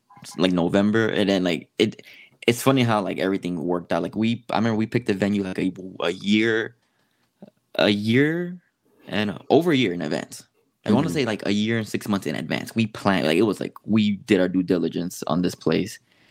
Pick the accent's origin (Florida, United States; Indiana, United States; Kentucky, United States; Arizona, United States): Florida, United States; We're both from South Florida, mm-hmm.